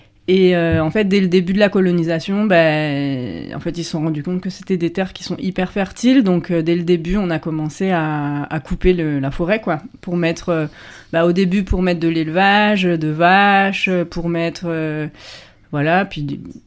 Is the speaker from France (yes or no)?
yes; France; now in Colombia; moi je suis française, mais j'habite en Colombie.